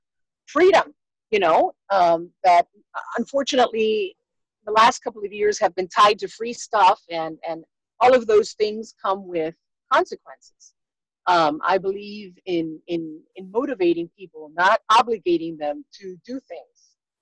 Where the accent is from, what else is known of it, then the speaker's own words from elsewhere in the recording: Miami, Florida, United States; I was born in Miami, Florida, born and raised, graduated from Miami Senior High School. I don't think there's anything more Miamian than that.